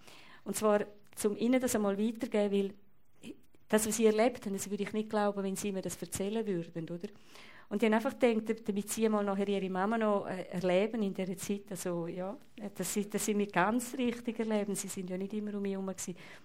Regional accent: Graubünden, Switzerland; Ich bin als Bündner ja auch gewöhnt, autonom zu sein und auch in den Bergen allein zu sein

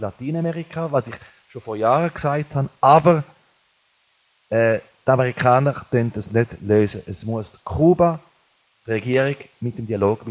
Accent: Switzerland; wie es bei uns in der Schweiz auch ist.

